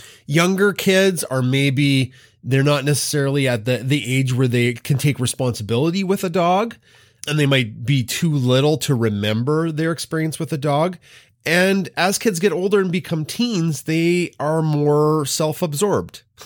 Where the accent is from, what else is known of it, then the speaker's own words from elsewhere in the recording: Canada; That's not necessarily something that me as a Canadian, I was ever taught to smash a disc